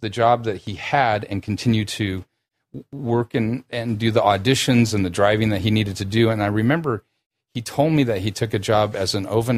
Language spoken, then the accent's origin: English; Orange County, California, United States; Well, what happened for me was living in Orange County. I grew up here in Orange County and driving to Hollywood every day.